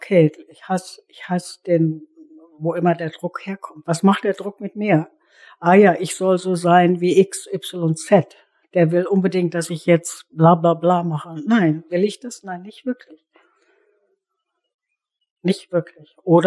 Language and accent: German; Germany; wir sind so konditioniert, gut zu sein, richtig, richtig, vor allem als Deutsche sowieso, richtig zu sein und selbstkritisch.